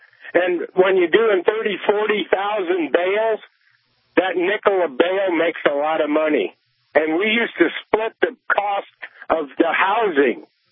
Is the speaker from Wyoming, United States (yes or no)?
yes; Wyoming, United States; I remember growing up in Wyoming, we used to have Mexicans come in and I even stacked hay with some of them.